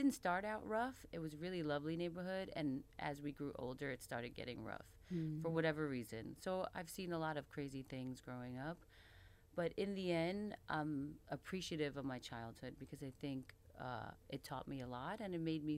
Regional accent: Queens, New York, United States; I grew up in Queens, though, in the projects.

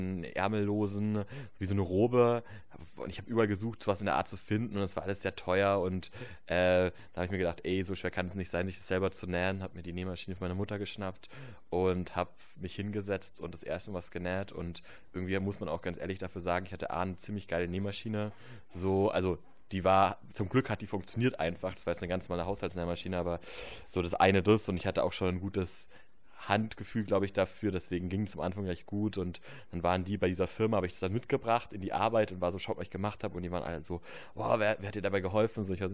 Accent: Bavaria, Germany; Ich komme ja auch aus Bayern, ich weiß schon, wie das da abgeht.

